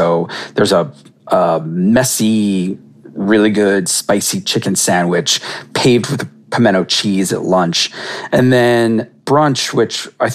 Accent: the South, United States; But me being the Southerner, I will say that I go straight for the collards, which are legitimate and long simmered, and shrimp over grits, which tastes like home to me.

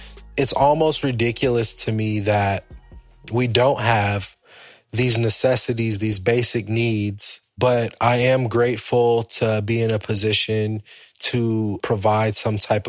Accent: Los Angeles, California, United States; I come from the Leimert Park, Baldwin Hills community of Los Angeles. We're a predominantly African-American community.

